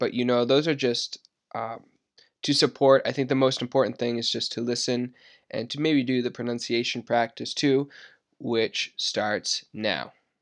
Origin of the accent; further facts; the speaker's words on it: New Hampshire, United States; Me and my brother and my father, we're all from New Hampshire. Me and my brother, we were born here.